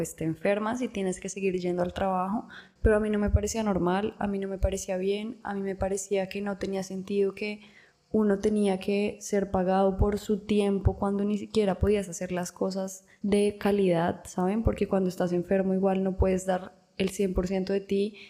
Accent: Bogotá, Colombia; Como saben … Nosotros somos los dos colombianos de Bogotá.

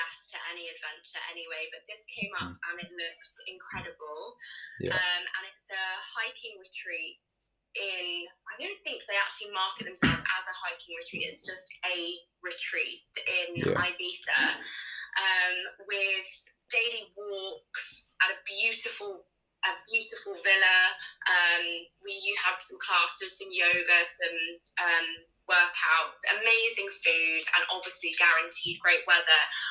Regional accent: South West England, United Kingdom; So I grew up in Devon for a bit of context. So very used to kind of being outdoors.

